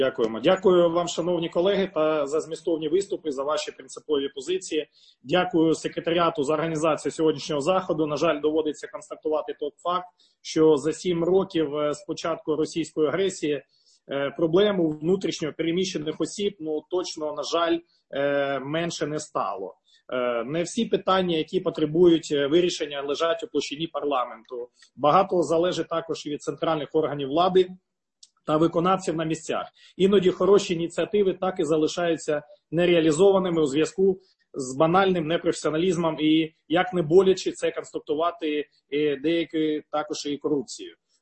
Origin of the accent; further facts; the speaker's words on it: Luhansk Oblast, Ukraine; Ще хвилинка записувалася також з моєї рідної Луганщини.